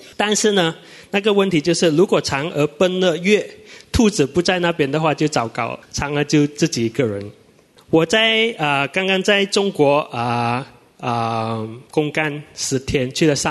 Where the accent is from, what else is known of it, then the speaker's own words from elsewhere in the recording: Malaysia; 因为我跟他讲我是从马来西亚来的